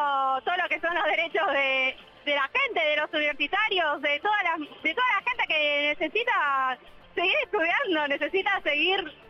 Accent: Wilde, Buenos Aires Province, Argentina; Soy de Wilde.

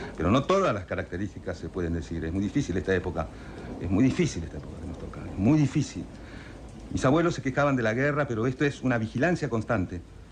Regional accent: Argentina; Hermano, somos todos argentinos, che.

